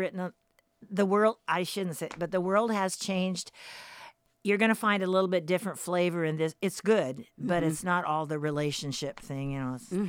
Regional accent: Oregon, United States; You know, I've been in Astoria for 35 plus years, but born and raised in Oregon.

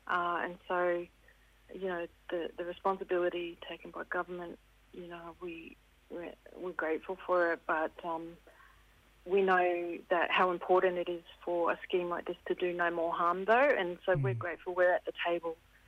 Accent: Queensland, Australia; born there; also born or lived in Torres Strait Islands; I was born on Yidinja country there, and I lived in on TI for a while

